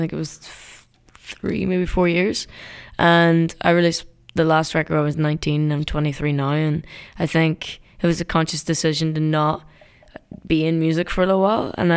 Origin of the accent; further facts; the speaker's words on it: Derry, Northern Ireland, United Kingdom; I finished tour and I went back to my hometown, which is Derry, which is a rural kind of town, top of Ireland.